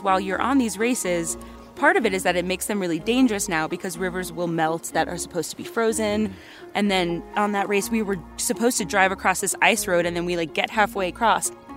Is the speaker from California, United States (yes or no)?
no; New York City, New York, United States; growing up in New York City